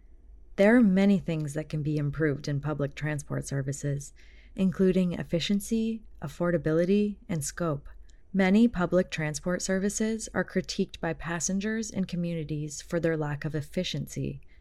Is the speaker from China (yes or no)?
yes; China; English is a second language; But as far as I know, the scale and speed of development of my hometown's metro system is crazy fast. And I assume most big cities in China are the same.